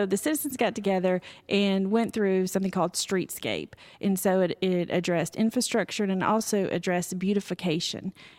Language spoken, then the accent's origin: English; Alabama, United States; I'm from Alabama, so I didn't discover it until I was